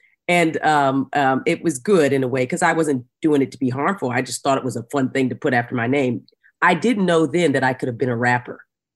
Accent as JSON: {"language": "English", "region": "Arizona", "country": "United States", "tie": "born or raised there", "said": "when I grew up in Arizona, in the mountains of Arizona, and both of my parents were orphans. I spent the first 11 years of my life in a hotel called Starlight off of Route 66."}